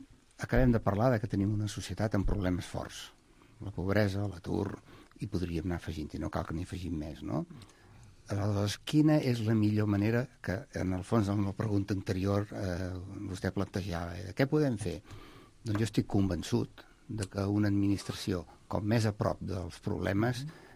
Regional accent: Catalonia, Spain; la inquietud nostra, com a poble, almenys la meva, i com a català, és dir, és una administració com més a prop, millor.

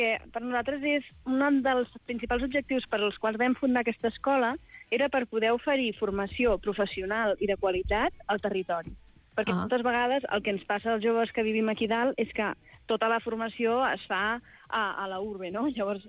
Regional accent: Terrassa, Catalonia, Spain; now in Vall Fosca, Spain; Ara fa 4 anys que visc aquí. Jo sóc de Terrassa, d'origen, i la veritat és que no tinc pensat tornar-hi.

